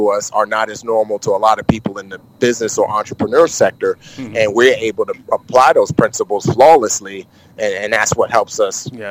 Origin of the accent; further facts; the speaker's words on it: Bronx, New York, United States; I grew up in the Bronx getting jumped and beat up and all that kind of stuff.